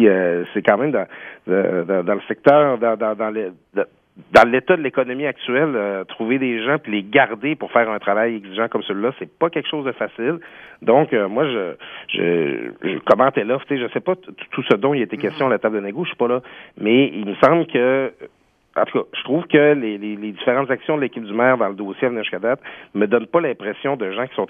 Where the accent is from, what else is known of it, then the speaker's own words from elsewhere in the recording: Quebec, Canada; now in Quebec City, Canada; Moi, je viens du Lac-Saint-Jean. Et bon, là, c'est, je m'en vante pas nécessairement en étant à Québec.